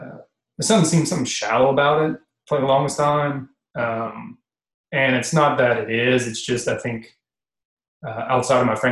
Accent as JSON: {"language": "English", "region": "Louisiana", "country": "United States", "said": "So I'm from South Louisiana. My dad took me hunting since I could walk."}